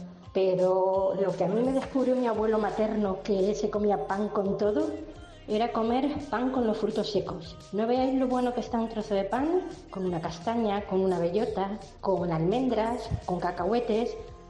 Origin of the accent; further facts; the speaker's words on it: Castilla-La Mancha, Spain; Pues como buena manchega que soy, yo soy de las que prefiero el pan de panificadora de toda la vida.